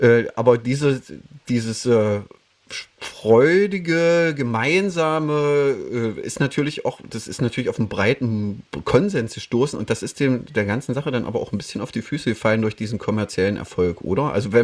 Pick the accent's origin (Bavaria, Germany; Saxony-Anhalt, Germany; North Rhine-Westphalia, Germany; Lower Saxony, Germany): Saxony-Anhalt, Germany; Wittenberg; Ich komme aus der Wittenberger Ecke, das ist noch nicht so weit weg von Berlin.